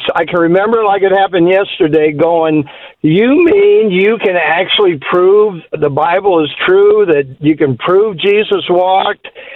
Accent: Akron, Ohio, United States; So I grew up in Akron, Ohio. I'm 76 years old now, and I went to a mainline church.

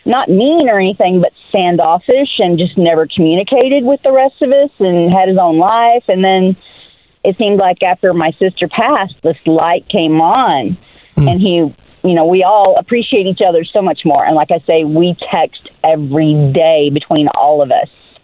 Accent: Texas, United States; There were five of us siblings born and raised in Texas, all of us in our 60s.

